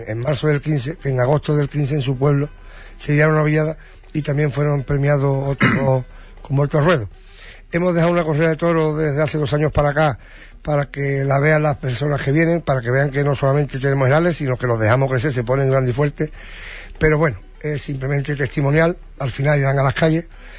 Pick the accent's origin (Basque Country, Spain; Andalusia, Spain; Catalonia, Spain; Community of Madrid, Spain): Andalusia, Spain; Rociana del Condado; born there; en Rociar del Condado, que es mi pueblo natal